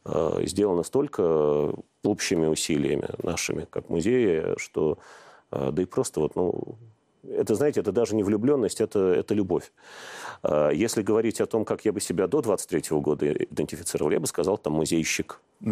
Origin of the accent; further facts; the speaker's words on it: Moscow, Russia; born there; now in Veliky Novgorod, Russia; Хотя по крови, по рождению я москвич, я очень люблю Москву, но если меня сегодня вот так вот серьезно спросить, кто ты, я могу только сказать нечаянный новгородец.